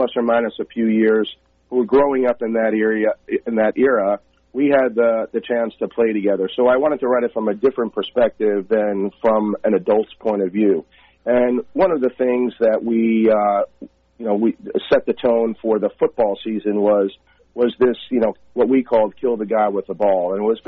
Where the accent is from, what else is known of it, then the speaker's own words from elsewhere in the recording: New York, United States; also growing up on Long Island like myself.